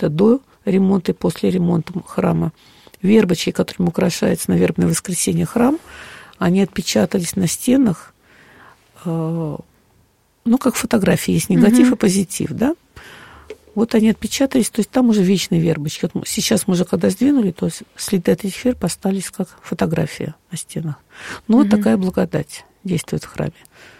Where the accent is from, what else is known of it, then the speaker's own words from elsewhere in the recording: Moscow, Russia; Хотя сама я москвичка.